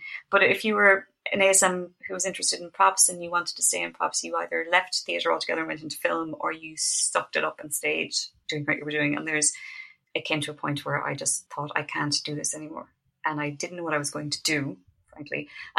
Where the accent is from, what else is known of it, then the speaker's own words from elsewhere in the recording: New York City, New York, United States; born there; I'm an American. I was born in New York.